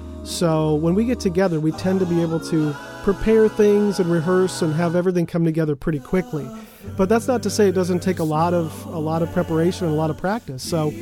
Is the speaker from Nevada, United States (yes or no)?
no; Fargo, North Dakota, United States; then we head up to Fargo, which is our original home. We're all from the Academy Award-winning community of Fargo, North Dakota